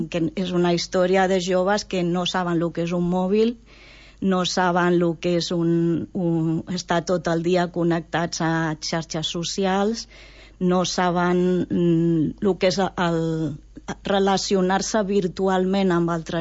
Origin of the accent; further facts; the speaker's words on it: Roses, Catalonia, Spain; jo sóc de Roses, me vaig criar en una casa davant del mar, al costat del far. Per mi el mar ho era tot. Ho era tot. Llavors, quan amb 12 anys vam anar a viure a lo que era el poble, per mi va ser un daltabaix.